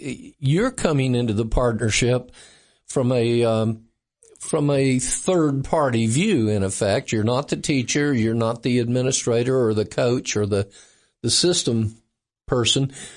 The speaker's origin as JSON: {"language": "English", "region": "Florida", "country": "United States", "tie": "born or raised there", "said": "I call Tennessee my home state now, but I sort of grew up in Florida and so I watch that system some too."}